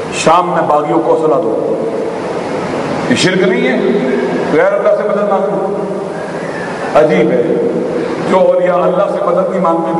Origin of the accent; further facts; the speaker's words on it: Pakistan; یہ ہماری مادر وطن ہے، ہم پاکستانی ہیں.